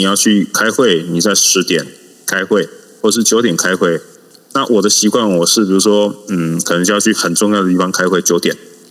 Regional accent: Taiwan; 那我们回到最单纯，就是我们是个台湾人

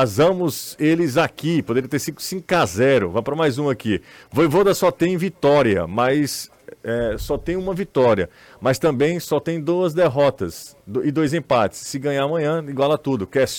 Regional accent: Aracati, Ceará, Brazil; Olha que eu sou de Aracati, tá?

